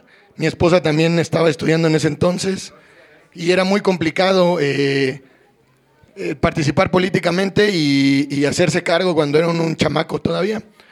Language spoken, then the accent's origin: Spanish; Álvaro Obregón, Mexico City, Mexico; yo soy de Álvaro Obregón, allá por la prepa 8.